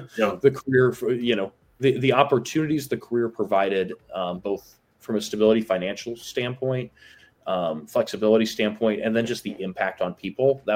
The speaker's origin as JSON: {"language": "English", "region": "Midwest", "country": "United States", "tie": "born or raised there", "said": "You know, growing up in the Midwest, you're in this little bubble"}